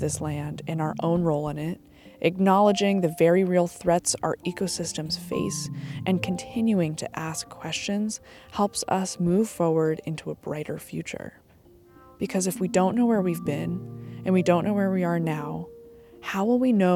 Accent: Maine, United States; I grew up in Down East Maine and spent much of my childhood outside in nature, out in the woods behind my house, on cobble granite beaches, and hiking in Acadia.

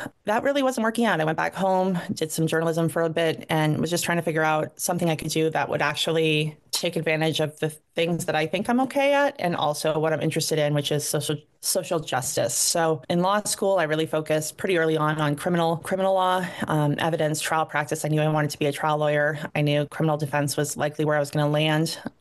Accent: Madawaska, Maine, United States; So I grew up in Madawaska, which is in far northern Maine. I grew up a little rough up there

